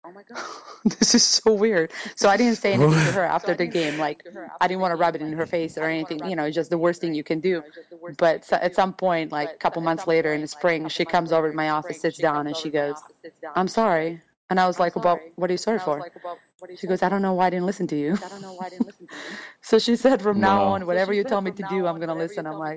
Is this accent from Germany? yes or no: no; Serbia; Well, I was pretty good growing up in Serbia.